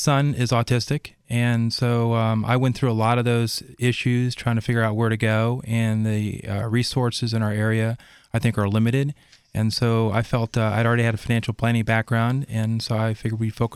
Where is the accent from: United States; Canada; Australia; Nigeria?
United States; East Coast; also born or lived in California; I grew up, I was born in California, but I mainly grew up here on the East Coast.